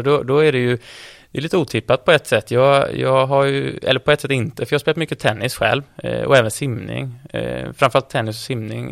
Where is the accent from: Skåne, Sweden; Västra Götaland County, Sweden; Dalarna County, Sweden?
Västra Götaland County, Sweden; Gothenburg; jag är från Göteborg.